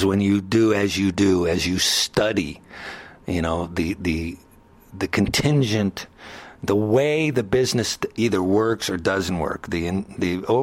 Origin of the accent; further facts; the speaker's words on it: Cleveland, Ohio, United States; I was fortunate enough as a youngster, growing up outside of Cleveland, Ohio